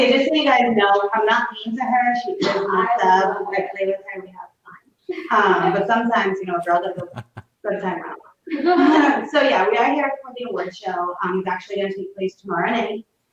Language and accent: English; East Coast, United States; You know that I'm definitely from the East Coast. Always have been.